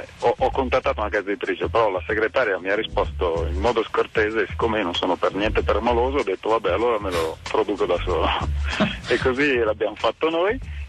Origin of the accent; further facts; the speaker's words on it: Vetralla, Lazio, Italy; io sono di Vetralla